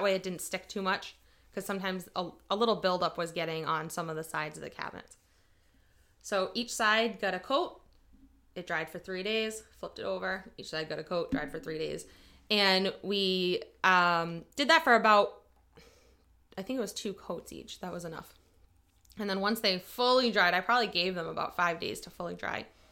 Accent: New England, United States; We're from New England, so I base a lot of the designs we have either on like a coastal cottagey kind of feel or farmhouse design.

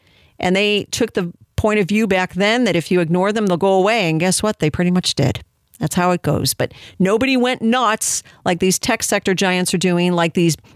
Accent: United States; But I get the right to believe that because I'm an American

